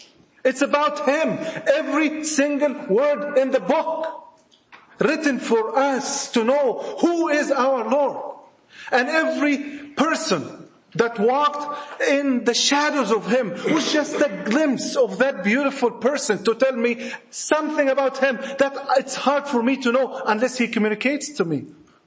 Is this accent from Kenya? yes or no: no; Egypt; accent: Egyptian; Forgive my Egyptian accent.